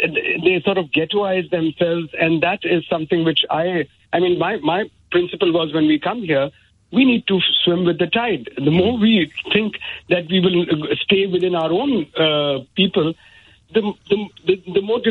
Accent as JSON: {"language": "English", "country": "Pakistan", "moved": "as an adult", "lives_now": "Ashford, United Kingdom", "said": "Well, I'm from Pakistan. I came here on a work visa about 5 years ago"}